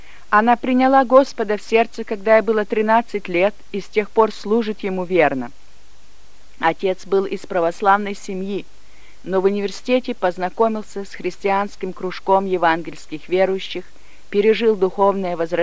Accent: Donetsk Oblast, Ukraine; born or raised there

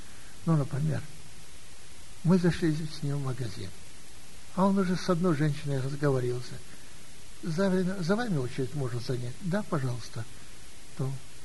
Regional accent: Moldova; Ну, мы тоже принимали, из Молдавии принимали участие.

